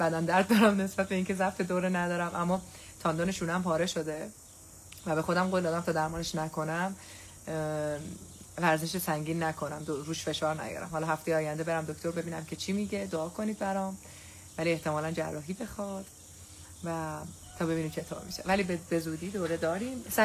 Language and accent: Persian; Qazvin, Iran; من قزوینی هستم.